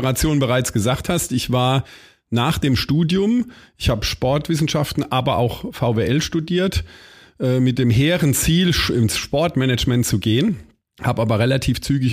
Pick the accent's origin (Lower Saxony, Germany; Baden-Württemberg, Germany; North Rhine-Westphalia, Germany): Baden-Württemberg, Germany; meiner pfälzischen oder kurpfälzischen Herkunft, muss man sagen. Wir sind ja Kurpfälzer.